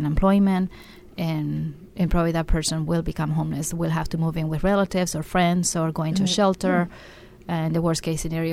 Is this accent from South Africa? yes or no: no; Argentina; also born or lived in Japan; now in United States; I am half Argentinian and half Japanese, and I was born and raised in Argentina, but also lived in Japan many years.